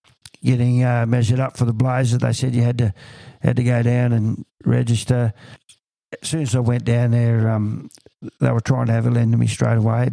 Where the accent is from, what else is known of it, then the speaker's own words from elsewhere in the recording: Tamworth, New South Wales, Australia; when I came down from Tamworth, I signed a 2-year contract and I was heading home after that.